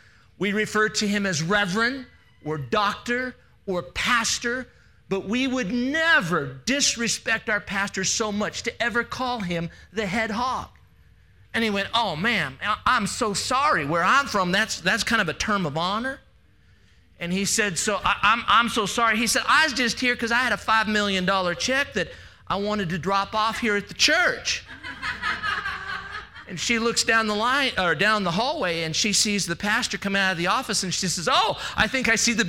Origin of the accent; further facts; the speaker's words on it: Kalispell, Montana, United States; I'm from Kalispell, Montana, so it's good to be back.